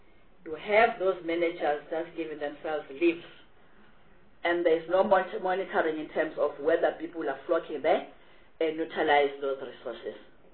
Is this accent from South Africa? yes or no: yes; Gauteng, South Africa; There's a small place. Where I'm coming from Gauteng. And people would think that it's gold everywhere.